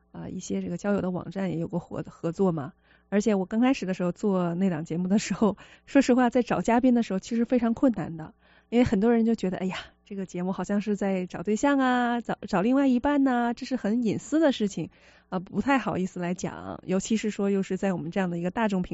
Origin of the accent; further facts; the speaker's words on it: Shenyang, Liaoning, China; moved away as an adult; now in United States; 但是我老家呢是来自于辽宁省啊，在沈阳。我是土生土长在国内生活了20年，然后也参加了高考，走进了大学，但是只在大学读了2年，之后呢就跟家人一起移民来美国了。来那个应该是在2010年的9月份